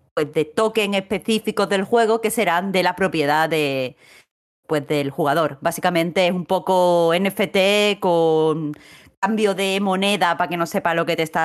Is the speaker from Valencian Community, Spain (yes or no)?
no; Andalusia, Spain